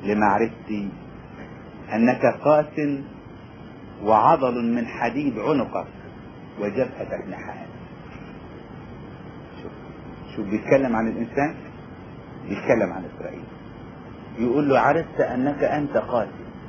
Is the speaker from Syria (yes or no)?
no; Upper Egypt, Egypt; مثل عندنا في الصعيد